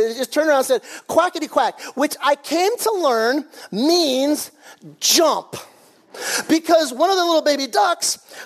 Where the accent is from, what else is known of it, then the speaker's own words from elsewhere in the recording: California, United States; I was even growing up in the East Bay because we all figured that Al Davis was the Antichrist.